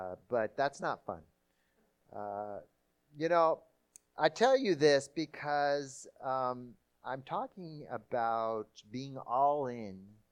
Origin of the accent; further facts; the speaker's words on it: Brazil; I grew up in Brazil, near the beach. In fact, I was, for some of the time, I lived on the beach.